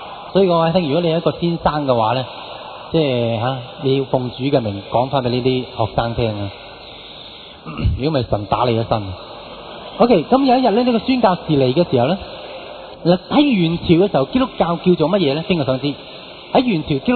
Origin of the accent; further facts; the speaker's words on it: China; 你不要想着神真的、对我们中国人真的差了